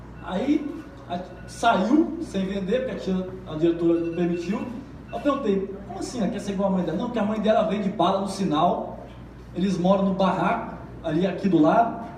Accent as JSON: {"language": "Portuguese", "town": "Vitória", "region": "Espírito Santo", "country": "Brazil", "tie": "born or raised there", "said": "Fui nascido e criado aqui em Vitória, são 38 anos de Vitória. Morei lá em Barra República, Walter Guedes, perto da sua casa. Morei em Santa Lúcia, morei em Santa Helena, Praia do Canto, e hoje moro em Rio da Penha."}